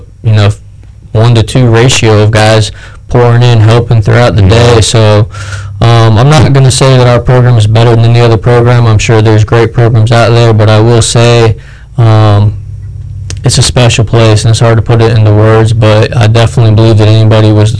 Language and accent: English; Jupiter, Florida, United States; I'm from Jupiter, so I wasn't used to seeing all the cows.